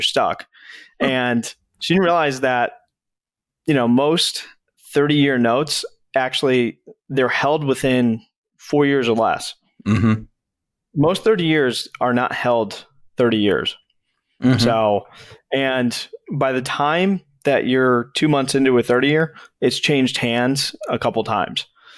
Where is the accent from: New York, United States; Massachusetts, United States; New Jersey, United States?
Massachusetts, United States; Springfield; so I'm from Springfield, Mass. I'm a Springfield, Mass kind of guy